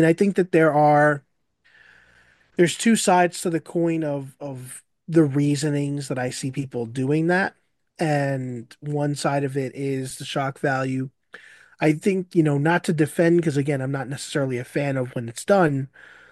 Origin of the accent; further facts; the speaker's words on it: Staten Island, New York, United States; I'm from Staten Island as well.